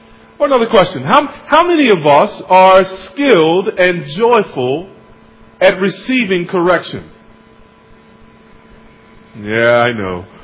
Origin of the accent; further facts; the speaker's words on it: United States; so I expected the difficulty around what bacon really was as an American.